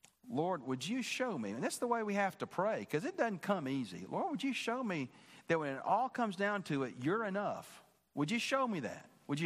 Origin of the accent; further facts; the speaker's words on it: Birmingham, Alabama, United States; now in Warner Robins, United States; I was born in the South, and I am not a fan of brutally hot weather. And it's hotter here in Warner Robins than it was where I grew up in Birmingham, Alabama.